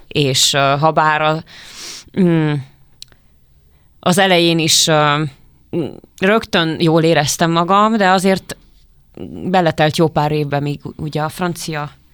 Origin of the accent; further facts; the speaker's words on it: Hungary; úgy érzem, hogy kozmopolita lettem, viszont külföldön túl magyar vagyok, itthon meg túl nem magyar, tehát túl külföldi vagy, nem tudom.